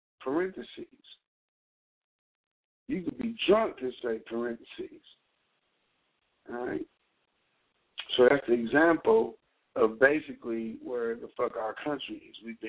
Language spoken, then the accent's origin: English; Cleveland, Ohio, United States; I'm from Cleveland, Ohio.